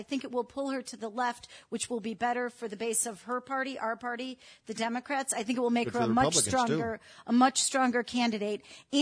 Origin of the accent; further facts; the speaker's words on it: Wheaton, Illinois, United States; I'm from Wheaton. I'm a state, Illinois state representative.